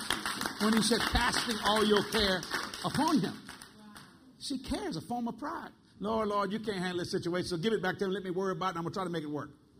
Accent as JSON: {"language": "English", "town": "New Orleans", "region": "Louisiana", "country": "United States", "said": "We both of them were Catholic people. We're from New Orleans."}